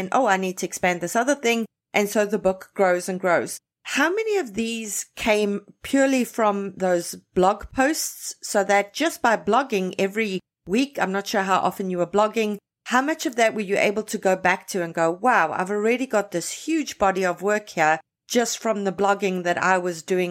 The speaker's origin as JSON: {"language": "English", "country": "South Africa", "tie": "born or raised there", "lives_now": "Toronto, Canada", "said": "I was born and raised in South Africa, grew up there. And in South Africa, there's a lot of land."}